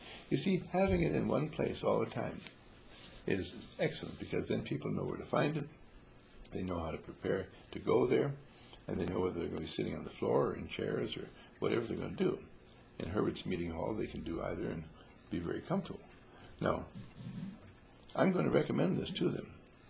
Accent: Wauwatosa, Wisconsin, United States; born there; Where I was born is Wauwatosa in Milwaukee.

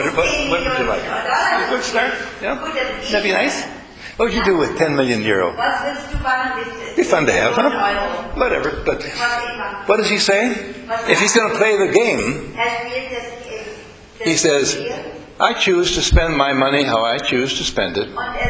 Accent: California, United States; now in Switzerland; I'm from California. our trees keep their leaves all year long.

